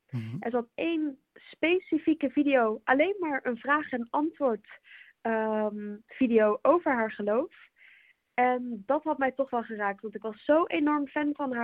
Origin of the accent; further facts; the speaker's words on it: Netherlands; moved away as an adult; now in Leuven, Belgium; Ik kom uit Nederland, maar ik studeer al 3 jaar in Leuven. Dus vandaar dat ik ook eigenlijk bijna altijd in Vlaanderen te vinden ben.